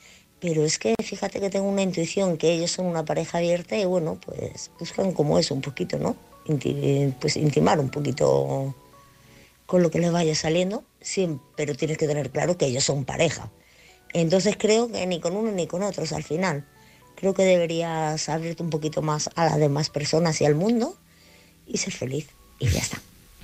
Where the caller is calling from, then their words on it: Madrid, Community of Madrid, Spain; de Madrid otra vez